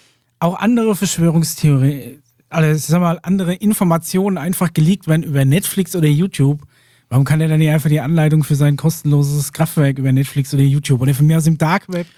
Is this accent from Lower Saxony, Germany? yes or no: no; Bavaria, Germany